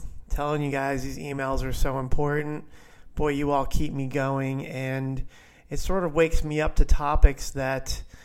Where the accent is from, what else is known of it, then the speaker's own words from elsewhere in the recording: Clark, New Jersey, United States; I am from Clark, New Jersey, born and raised there, neighboring town.